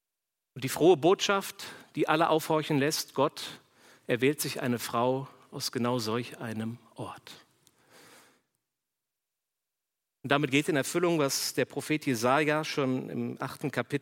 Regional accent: Worms, Rhineland-Palatinate, Germany; Ich bin in Worms, habe da meine Jugend verbracht und in Worms gab es eine Straße

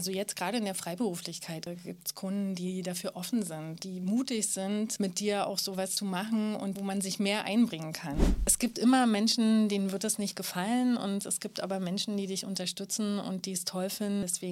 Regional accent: Berlin, Germany; also born or lived in Graz; Also ich bin in Berlin-Köpenick groß geworden, genauer gesagt in Hessen-Winkel am Demritzsee. Meine Kindheit war sehr schön grün auf jeden Fall. Und ja, ich bin dort zur Schule gegangen und habe mein Abi gemacht in Köpenick.

